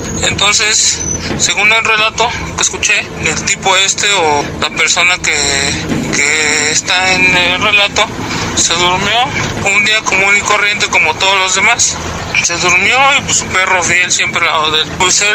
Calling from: Atizapán, State of Mexico, Mexico

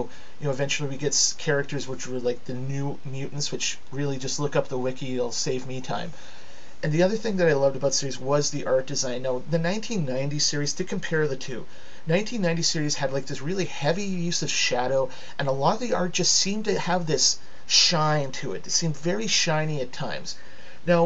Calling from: Saskatoon, Saskatchewan, Canada; for right now … from Saskatoon, signing off.

